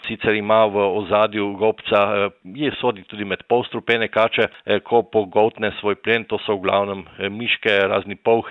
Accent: Littoral–Inner Carniola, Slovenia; No in jaz sem doma iz Zgornje Pivke in ker tam spremljam živi svet že več kot 50 let

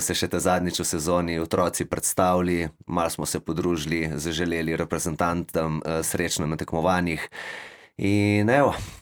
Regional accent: Postojna, Littoral–Inner Carniola, Slovenia; nismo seveda pozabili, da smo iz Postojne

